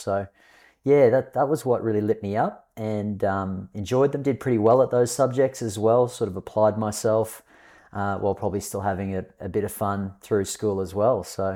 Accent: Cairns, Queensland, Australia; also born or lived in Zimbabwe; Yeah, well, I hail from North Queensland. I grew up in Cairns, and prior to that, had been born in Zimbabwe. We actually came over to Australia when I was about three.

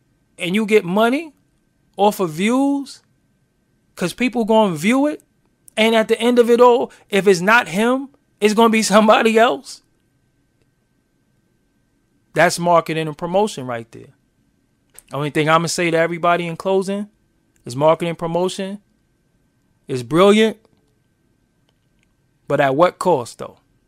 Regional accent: Brooklyn, New York, United States; And, yo, I'm from Brooklyn. I love Brooklyn.

